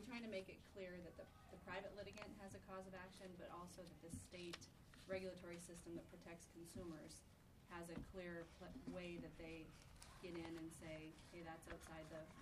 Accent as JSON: {"language": "English", "region": "Minnesota", "country": "United States", "said": "And as a Minnesotan, you know, what sort of remedies do I want spelled out most clearly in the statute"}